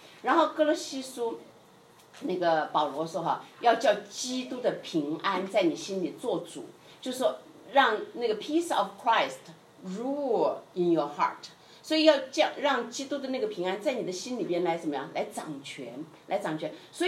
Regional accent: China; now in United States; 那个因为我是从中国过来哈

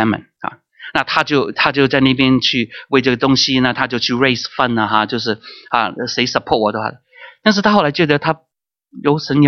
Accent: China; 只可以我们中国人最怕丢脸的，不能够往下的，只有更好的

